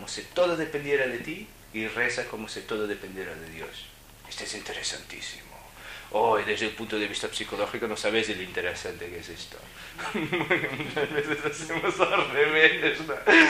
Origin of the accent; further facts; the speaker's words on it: Portugal; Spanish is a second language; now in Spain; soy un portugués en España. No sé muy bien lo que significa compasión en español.